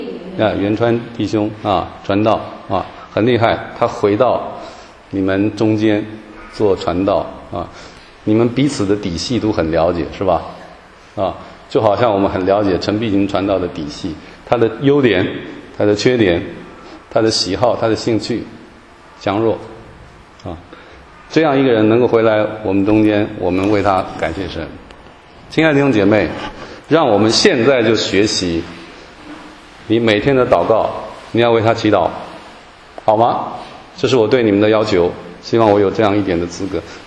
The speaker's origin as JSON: {"language": "Chinese", "town": "Hualien", "region": "Hualien County", "country": "Taiwan", "tie": "born or raised there", "said": "他病重在我的老家台湾的花莲东部，我在台北治病"}